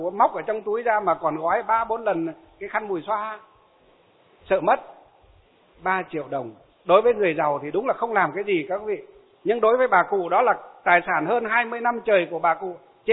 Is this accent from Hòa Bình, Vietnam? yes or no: yes; Hòa Bình, Vietnam; bác bí thư tỉnh ủy tỉnh Hòa Bình của quê hương của tôi nhé